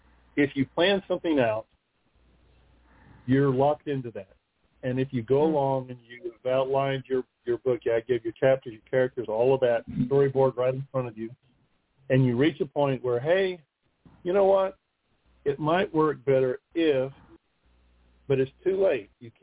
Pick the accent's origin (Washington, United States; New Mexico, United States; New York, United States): New Mexico, United States; Albuquerque; You know, Albuquerque is in a desert, and, you know, cactus grows well there and not much else unless you're up in the mountains. So we moved to Northeast Texas, and everything's green and all that.